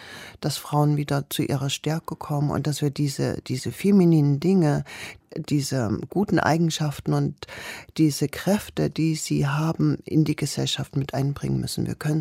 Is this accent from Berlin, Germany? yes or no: no; Mosel, Saxony, Germany; also born or lived in Leipzig; Ich bin bei Zwickau in Mosel aufgewachsen und bin dann in der ersten Klasse nach Leipzig gezogen